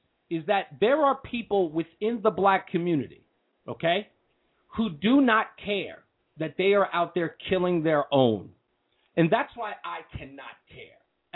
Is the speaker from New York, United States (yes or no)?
yes; Queens, New York, United States; I'm from Queens. I'm from Hollis, Queens.